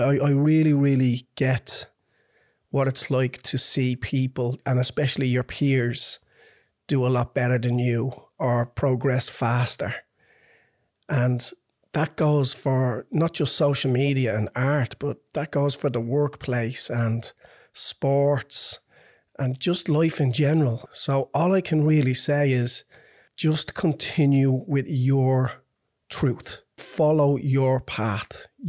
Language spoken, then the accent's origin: English; Dublin, Leinster, Ireland; now in Australia; Well, I'm from Dublin in Ireland. It's the capital city on the East Coast.